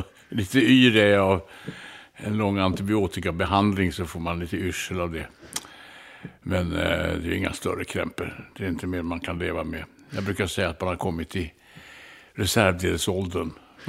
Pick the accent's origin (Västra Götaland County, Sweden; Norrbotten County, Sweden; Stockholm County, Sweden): Stockholm County, Sweden; Stockholm; Jag föddes ju på Kaptensgatan på Nedre Östermalm i Stockholm. Sen bodde vi ju på Norrbackagatan och innan dess på Lilla Essingen.